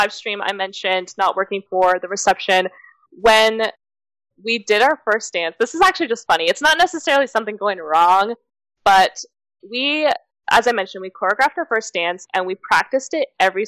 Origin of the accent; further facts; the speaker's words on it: Canada; I'm from Canada, so traveling all the way to Florida with this giant dress was a pain